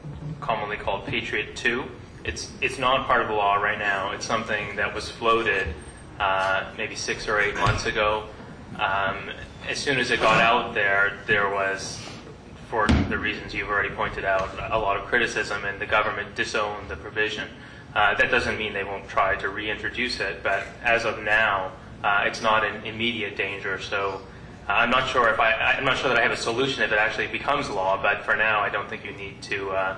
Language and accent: English; Canada; I think I should out myself. I'm actually Canadian.